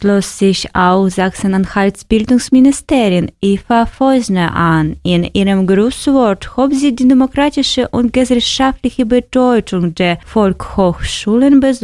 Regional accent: Ukraine; German is a second language; moved away as an adult; now in Germany; komme aus der Ukraine und lebe seit 3 Jahren in Deutschland. Ich lerne intensiv Deutsch

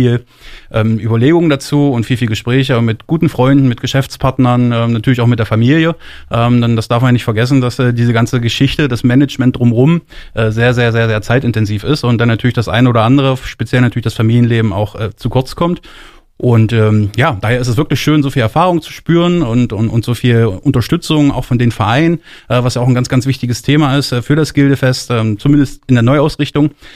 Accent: Aschersleben, Saxony-Anhalt, Germany; da zähle ich mich ja als gebürtiger Aschersleber auch dazu, ich bin mit Leib und Seele Aschersleber

